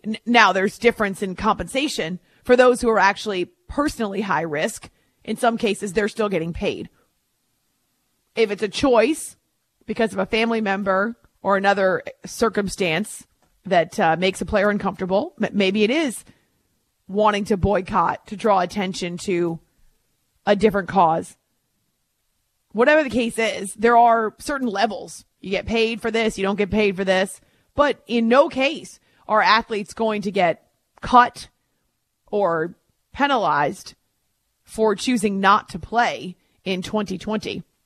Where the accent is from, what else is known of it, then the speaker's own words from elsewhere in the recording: United States; I'm a pet owner. I'm an American.